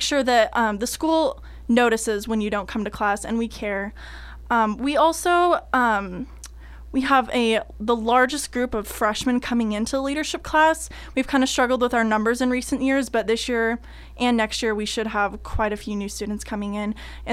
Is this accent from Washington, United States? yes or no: yes; Washington, United States; now in Roseburg, United States; So I grew up in Washington, in a really small town, and my school was like a 3A. So coming to Roseburg, to me, it's a big school.